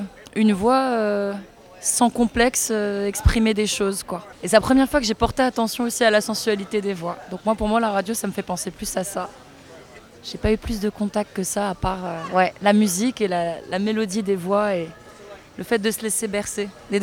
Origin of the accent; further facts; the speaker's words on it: Algeria; Alors moi j'ai grandi en Algérie et la radio était en français.